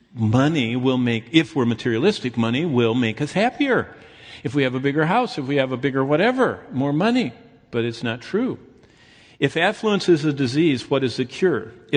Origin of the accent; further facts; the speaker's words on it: Lansing, Michigan, United States; I grew up, I don't even know if you know, I grew up in Lansing, and I grew up with the Romneys that used to own Michigan National Bank